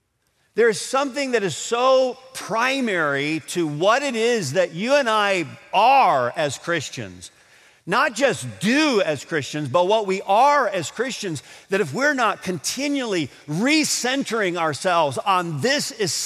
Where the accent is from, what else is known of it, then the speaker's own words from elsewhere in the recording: Adrian, Michigan, United States; although it was part of my growing up in Mayberry, okay? otherwise known as Adrian.